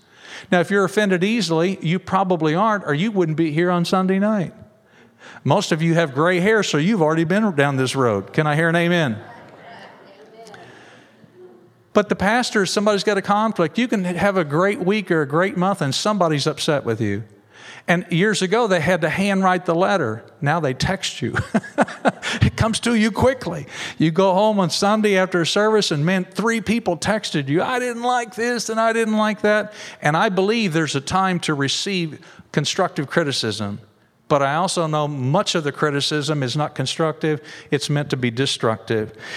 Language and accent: English; Cape Girardeau, Missouri, United States; I was raised in Cape Girardeau.